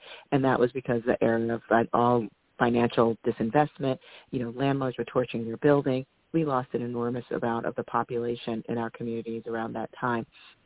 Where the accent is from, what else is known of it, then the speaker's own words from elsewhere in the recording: Bronx, New York, United States; So I grew up in the 70s and the 80s, and so it was in the early part, it was absolutely the poster child for urban blight.